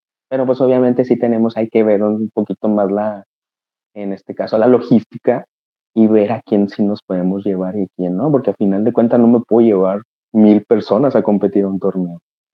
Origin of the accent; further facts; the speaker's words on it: Mexico; Porque a final de cuentas somos mexicanos.